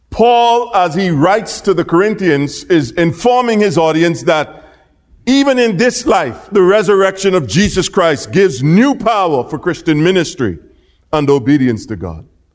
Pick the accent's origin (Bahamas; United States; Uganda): Bahamas; we are from the Bahamas, where Queen Elizabeth still has a role to play in the legal and governing affairs of our country.